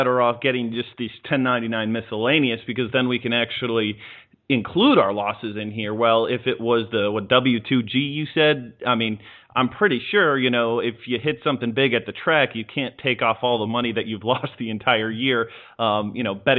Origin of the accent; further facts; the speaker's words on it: Mankato, Minnesota, United States; born there; also born or lived in Red Wing, Minnesota; I wasn't born in Red Wing. I lived there for a little bit. I was born in Mankato